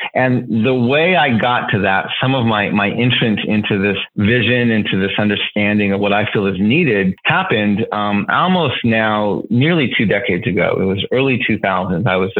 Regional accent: United States; American of Dutch heritage, and so that's why I say sin bake denan. Loosely translated, that means I'm from the Wooden Shoe people.

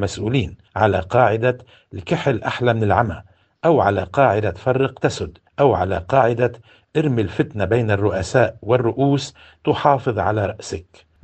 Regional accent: Lebanon; علينا كلبنانيين سياديين أحرار

